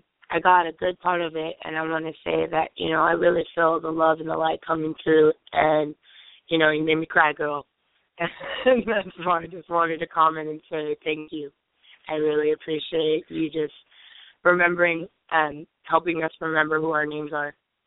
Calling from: Omaha, Nebraska, United States; I'm calling from Omaha.

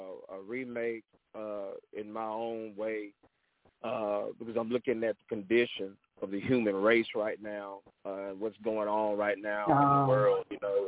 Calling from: Angleton, Texas, United States; I'm calling from Angleton, Texas.

